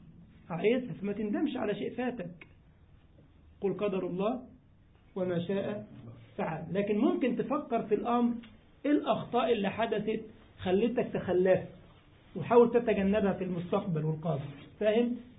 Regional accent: Egypt; أني أحكي لك قصة واقعية كانت في بلدنا، في مدينة عندنا في مصر

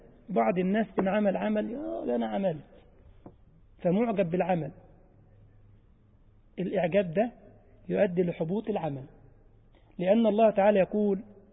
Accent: Egypt; زي الجماعة عندنا في مصر شغل المهندسين يجي يستلم على اللمبة

